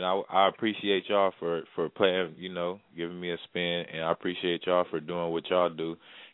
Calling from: San Bernardino, California, United States; I'm calling from San Bernardino, California.

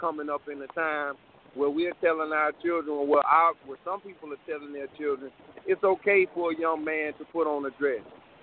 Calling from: South Carolina, United States; I'm calling from South Carolina.

